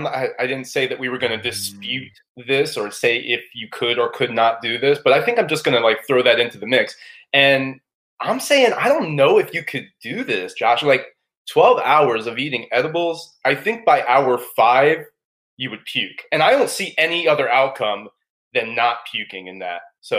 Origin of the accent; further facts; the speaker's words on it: Maryland, United States; I'm from Maryland, so I do it often.